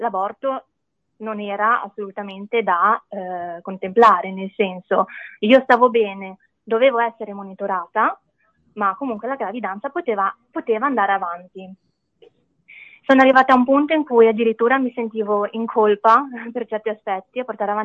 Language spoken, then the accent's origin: Italian; Genoa, Liguria, Italy; sono di Genova e vi racconto la mia esperienza